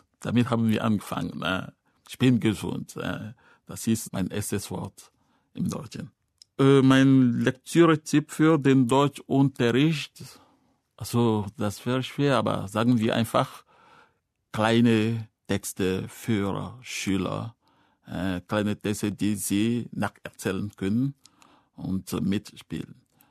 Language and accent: German; Togo; Ich komme aus Togo in Westafrika. Ich bin im Jahre 1967 geboren